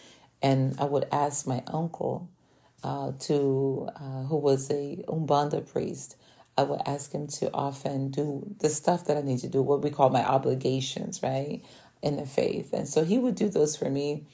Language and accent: English; Rio de Janeiro, Brazil; So I grew up in Brazil in the slums of Rio